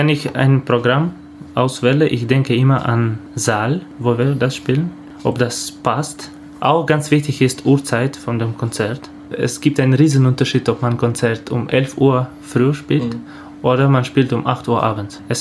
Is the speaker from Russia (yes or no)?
yes; Saint Petersburg, Russia; German is a second language; Aber für mich St. Petersburg bleibt ganz, ganz, ganz wichtige Musikstadt. Nicht nur, weil das meine Heimat ist.